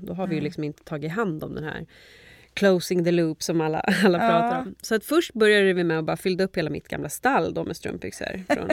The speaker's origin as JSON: {"language": "Swedish", "town": "Köping", "region": "Västmanland County", "country": "Sweden", "said": "vägg i vägg med vårt lager i Köping där jag kommer ifrån"}